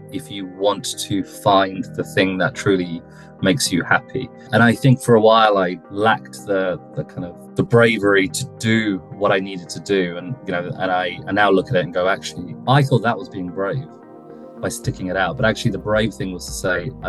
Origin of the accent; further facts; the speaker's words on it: United Kingdom; I'm from the UK, as you'll probably tell from my accent.